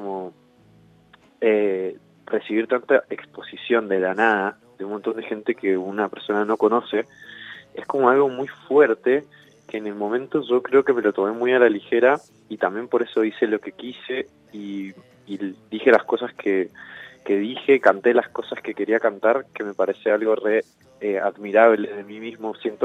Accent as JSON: {"language": "Spanish", "region": "Mendoza", "country": "Argentina", "lives_now": "Buenos Aires, Argentina", "said": "me vine para Buenos Aires, yo soy de Mendoza, me vine para Buenos Aires"}